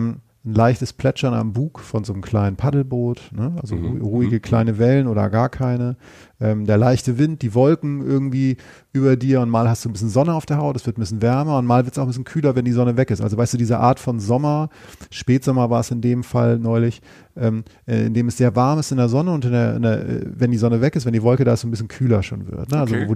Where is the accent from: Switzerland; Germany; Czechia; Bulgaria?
Germany; Northern Germany; now in Cologne, Germany; Und als Norddeutscher ist es so, ich lebe ja jetzt in Köln